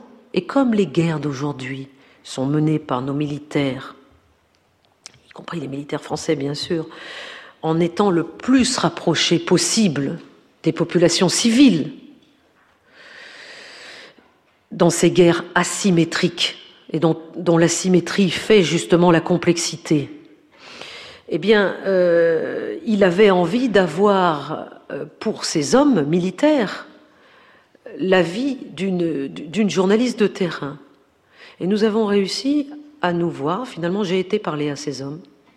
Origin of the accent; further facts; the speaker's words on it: France; Moi, je ne suis ni russe, ni tchétchène, ni irakienne, ni afghane, ni syrienne. Je suis française.